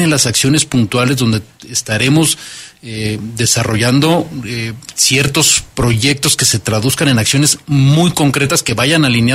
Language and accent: Spanish; Mexico City, Mexico; now in Querétaro, Mexico; vengo de la Ciudad de México, llevo 21 años ya viviendo aquí en Querétaro, como muchos otros.